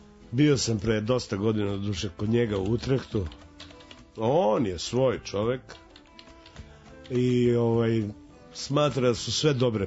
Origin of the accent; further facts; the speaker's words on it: Serbia; hoću dužem samo na velika vrata kao Srbin u Zagrebu.